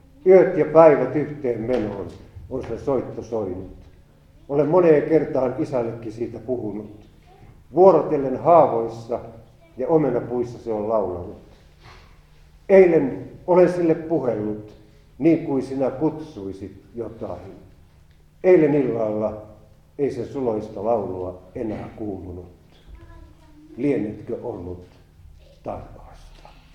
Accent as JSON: {"language": "Finnish", "town": "Ylistaro", "region": "South Ostrobothnia", "country": "Finland", "tie": "born or raised there", "moved": "yes", "said": "Minä olen Etelä-Pohjanmaalta Ylistaron Untavallan kylästä kotoisin, mutta vuosikymmenet ollut sieltä poissa."}